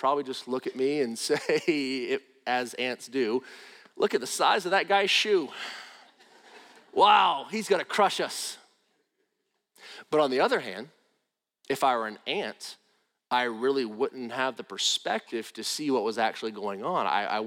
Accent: Florida, United States; When I was a kid, I was growing up in Northwest Florida. It was the part of Florida where we really didn't wear shoes.

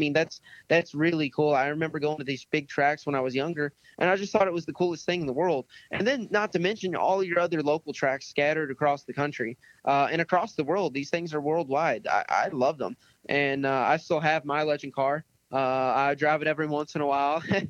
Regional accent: Louisville, Kentucky, United States; I'm from Louisville, Kentucky. I'm 20 now, so I've been doing it about 13 years.

